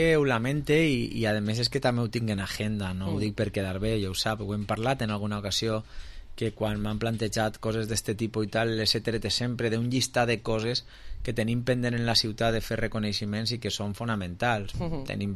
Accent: Valencian Community, Spain; I en la nostra cultura d'ací del Mediterrani i nosaltres especialment com a valencians pues tenim una cultura en les famílies de repartir molt la terra en l'herència

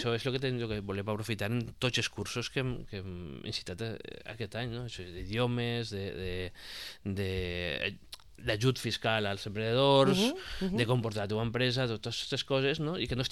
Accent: Benicàssim, Valencian Community, Spain; jo soc de Benicàssim i gent de la moda, jo tinc 42 anys ara mateixa

